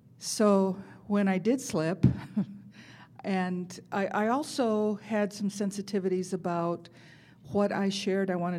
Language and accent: English; Apple Valley, California, United States; I'm from Apple Valley, California.